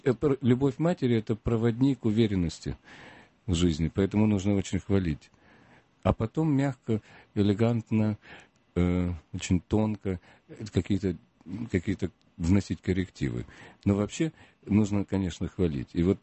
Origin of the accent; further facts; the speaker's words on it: Rostov-on-Don, Rostov Oblast, Russia; born there; Я родился в Ростове, это третий концерт в туре.